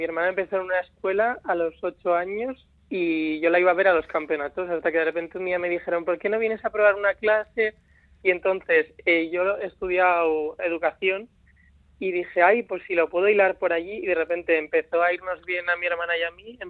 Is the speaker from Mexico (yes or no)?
no; Navarre, Spain; al final somos de Navarra, somos del País Vasco